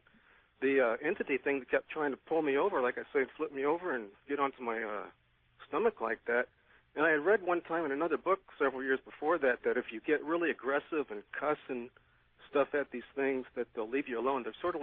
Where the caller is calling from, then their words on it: Anchorage, Alaska, United States; from Anchorage, Alaska.